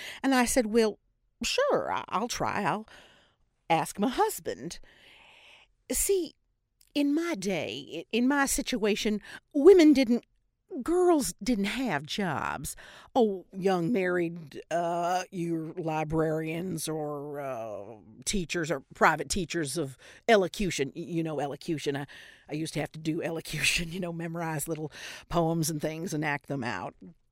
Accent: Chicago, Illinois, United States; Now, because it's in Hegwisch, it's a 24-hour day license.

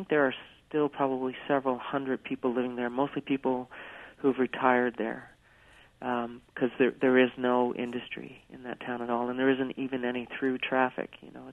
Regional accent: Buchans, Newfoundland and Labrador, Canada; is about 5 minutes from my hometown of Buchans.

